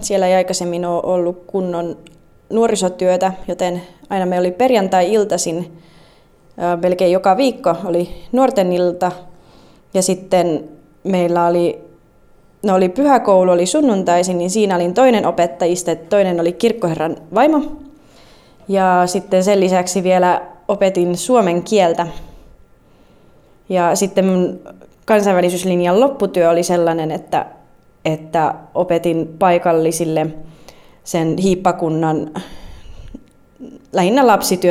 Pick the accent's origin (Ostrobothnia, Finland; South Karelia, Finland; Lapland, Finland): South Karelia, Finland; Luumäki; ja me on kotoisin Luumäeltä Etelä-Karjalasta